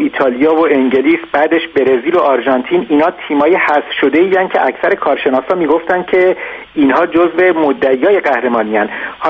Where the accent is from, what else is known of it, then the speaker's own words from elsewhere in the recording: Iran; من هم به عنوان یک ایرانی